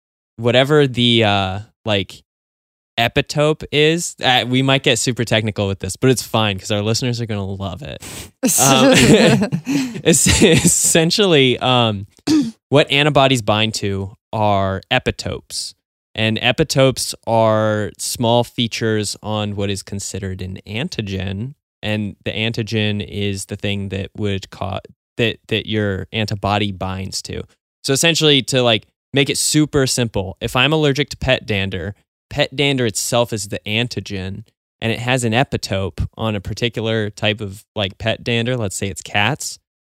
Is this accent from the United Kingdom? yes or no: no; Missoula, Montana, United States; also born or lived in Omaha, United States; I grew up pretty much in like a 30-70 split between Missoula, Montana and Omaha, Nebraska.